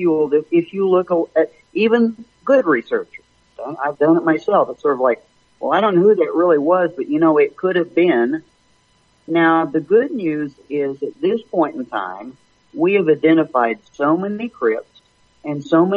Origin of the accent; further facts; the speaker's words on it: Oklahoma, United States; because I'm from Oklahoma and used to spend a lot of time in Texas.